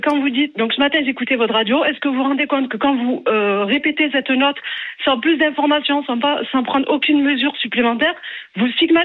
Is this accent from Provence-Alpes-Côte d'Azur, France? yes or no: yes; Provence-Alpes-Côte d'Azur, France; Je suis française, je suis née dans le 83, j'ai grandi en France, j'adore mon pays.